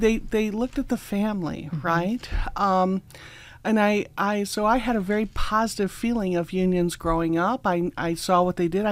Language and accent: English; Midwest, United States; I grew up in the Midwest where mm-hmm. unions are very popular.